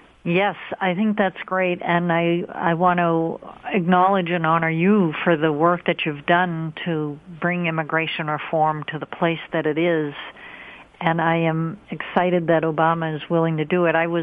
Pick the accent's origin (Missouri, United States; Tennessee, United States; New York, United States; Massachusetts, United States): Massachusetts, United States; the wonderful U.S. Senator Elizabeth Warren from my home state of Massachusetts